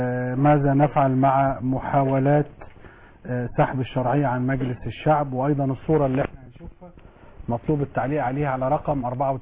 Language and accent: Arabic; Egypt